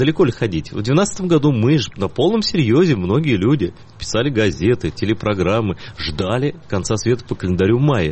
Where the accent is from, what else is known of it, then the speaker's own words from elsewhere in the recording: Crimea, Ukraine; Вот я все время говорю, и мне все думаю, господи, а вот я крымский татарин, а какой я ислам всю жизнь видел?